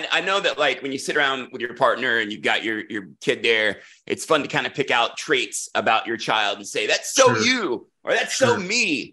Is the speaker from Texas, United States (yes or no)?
no; Raleigh, North Carolina, United States; He's actually from my hometown of Raleigh.